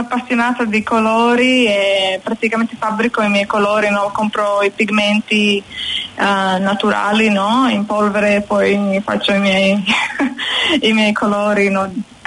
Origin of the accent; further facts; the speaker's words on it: Rovinj, Istria County, Croatia; Sì, mia mamma è italiana, perciò mio papà è croato, però lì facciamo parte della minoranza italiana in Croazia, sono di Rovigno.